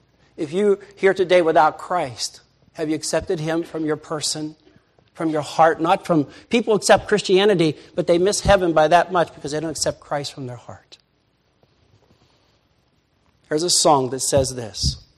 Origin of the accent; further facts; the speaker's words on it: Pennsylvania, United States; See, I'm from Pennsylvania.